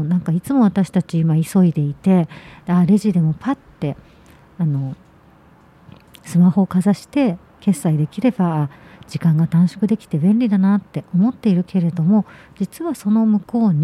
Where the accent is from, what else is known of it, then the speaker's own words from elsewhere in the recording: Kyoto, Japan; 私たちの地元の例えば京都の昔からある小さな商店とか小さな本屋さんとか